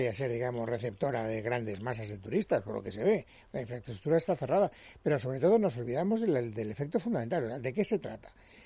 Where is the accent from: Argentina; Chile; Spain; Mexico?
Spain; los ciudadanos españoles, que somos europeos